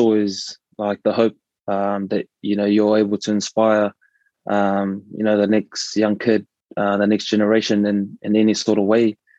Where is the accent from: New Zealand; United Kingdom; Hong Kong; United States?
New Zealand; growing up in New Zealand, going to school